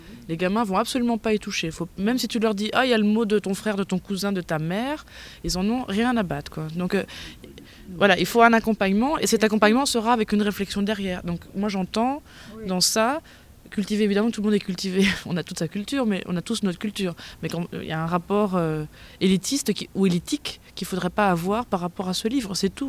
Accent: France; et moi je suis française aussi.

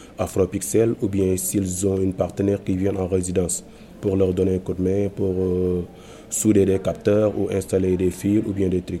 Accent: Senegal; C'est plus facile à retenir. Bon, je suis sénégalais, j'habite à Dakar.

